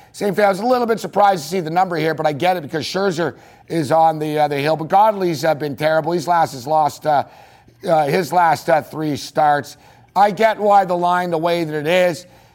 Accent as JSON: {"language": "English", "town": "Montreal", "region": "Quebec", "country": "Canada", "tie": "born or raised there", "said": "I grew up around Formula One in Montreal"}